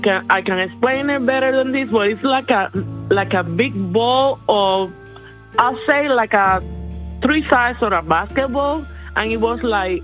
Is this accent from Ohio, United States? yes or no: yes; Cincinnati, Ohio, United States; I'm calling from California, but I'm just visiting my daughter I'm from Cincinnati, Ohio, originally.